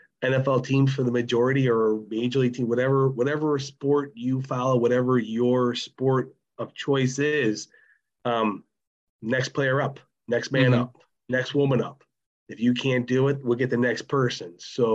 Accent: Buffalo, New York, United States; And I was extremely lucky growing up in Buffalo, Buffalo, New York.

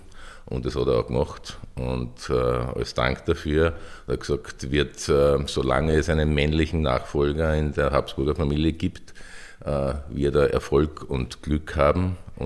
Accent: Reisdorf, Lower Austria, Austria; Ich bin auch Waldviertler, bin in Reisdorf geboren, das gehört zum Bezirk Horn, Gemeinde Berneck, Geras ist vielleicht ein bisschen bekannter.

